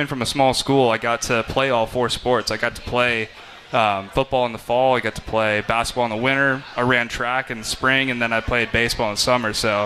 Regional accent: Iowa, United States; I'm from small town Eastern Iowa

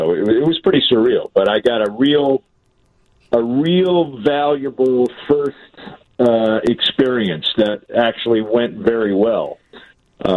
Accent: Rolling Meadows, Illinois, United States; also born or lived in Park Ridge; I'm from Rolling Meadows.

